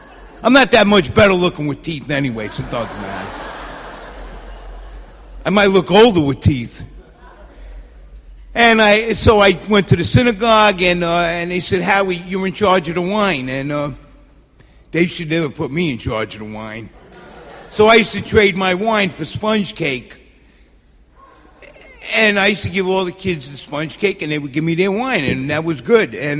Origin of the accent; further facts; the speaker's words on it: New York, United States; I grew up in the South Bronx. And I always wanted to live in Queens.